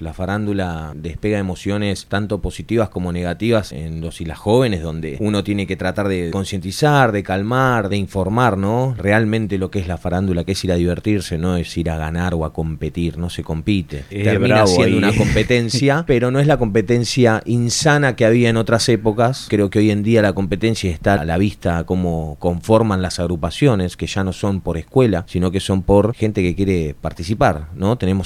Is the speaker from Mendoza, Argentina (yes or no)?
no; Tandil, Buenos Aires Province, Argentina; por una cuestión de que somos de Tandil y no lo veíamos antes